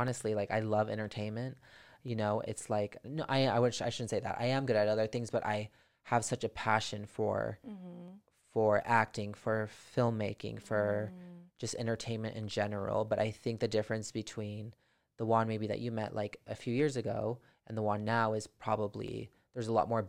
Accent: Santa Clarita, California, United States; now in Sherman Oaks, United States; I grew up in Santa Clarita, and then I moved to Sherman Oaks about 8-9 years ago, I think.

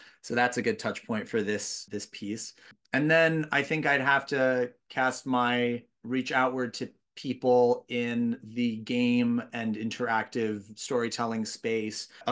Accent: Brooklyn, New York, United States; I'm a New York native. I grew up here in Brooklyn and I have been seeing theater in New York for a really long time.

